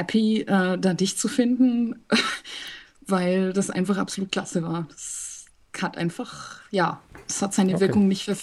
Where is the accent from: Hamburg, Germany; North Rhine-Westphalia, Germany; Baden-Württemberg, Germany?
North Rhine-Westphalia, Germany; Herdecke; born there; Ich kenne nicht mal meine Geburtsstadt. Also ich kenne ihren Namen. Das ist Herdecke an der Ruhr, irgendwo im Ruhrpott.